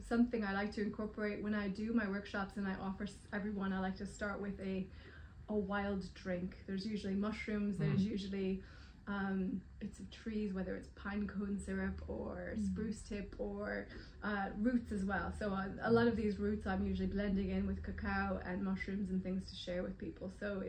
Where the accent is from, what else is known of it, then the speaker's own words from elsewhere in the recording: United States; guess, the American health system and the fear of kind of over-medicating children, which I really saw growing up in America.